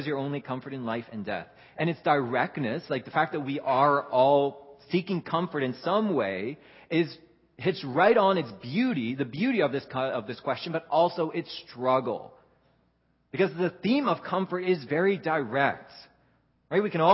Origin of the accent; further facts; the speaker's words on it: Netherlands; English is a second language; maybe even just for a little while I was growing up in Holland